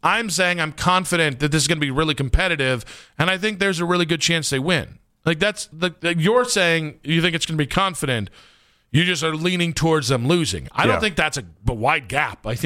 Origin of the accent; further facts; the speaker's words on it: Ohio, United States; also born or lived in Southern United States; I don't think I sound like I'm from Ohio. I could be wrong on that. But I've never been told I sound like I'm from Ohio, even when I lived, like, in the South